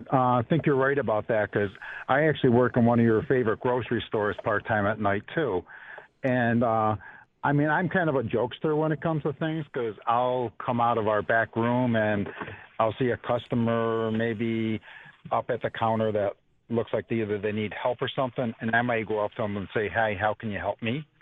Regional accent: East Aurora, New York, United States; I mean, I grew up in East Aurora.

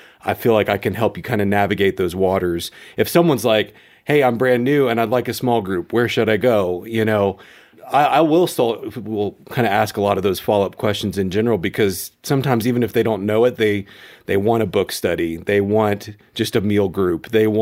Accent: Memphis, Tennessee, United States; now in Colorado Springs, United States; I grew up in Memphis and being out here in Colorado Springs of, you know, finishing school

